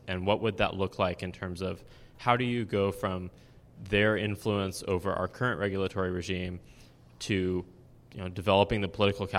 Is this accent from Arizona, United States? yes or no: yes; Arizona, United States; from Arizona.